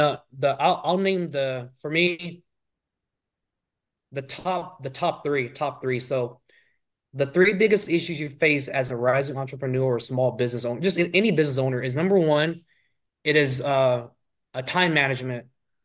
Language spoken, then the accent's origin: English; Valdese, North Carolina, United States; also born or lived in Sacramento; I was born in Sacramento. We moved to North Carolina in 96. And then I grew up most of my life in Valdez, North Carolina. It's a little small town going towards Morganton and Asheville.